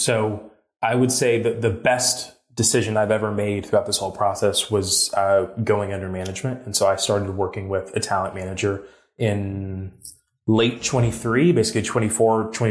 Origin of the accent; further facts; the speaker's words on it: Georgia, United States; now in New York City, United States; my dad's from Mississippi. My mom's from Atlanta. I grew up just outside of Atlanta in the suburbs. But like, yeah, I moved to New York City with a suitcase